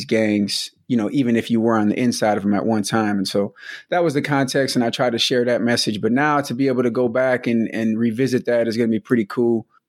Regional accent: Milwaukee, Wisconsin, United States; I came from Milwaukee

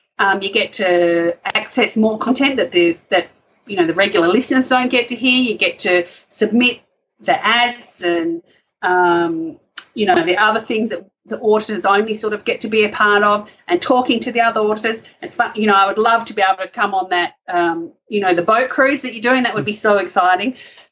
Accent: Australia; They all like our accent, but I don't know what my accent is.

